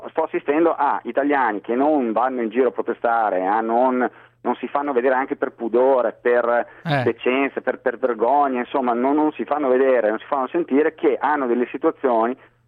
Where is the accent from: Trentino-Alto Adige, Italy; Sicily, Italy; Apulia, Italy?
Trentino-Alto Adige, Italy; Rovereto; Io volevo portare la mia testimonianza, sono di Rovereto